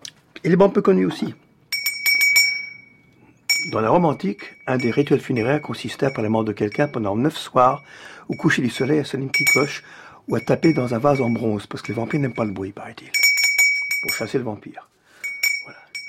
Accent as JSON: {"language": "French", "country": "Canada", "tie": "born or raised there", "said": "Et je suis né au Canada, de parents français."}